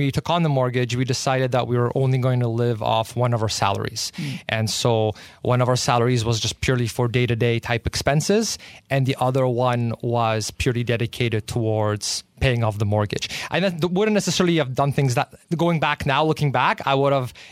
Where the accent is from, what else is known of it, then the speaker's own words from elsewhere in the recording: Canada; does this apply to me as a Canadian? We obviously have different tax system here.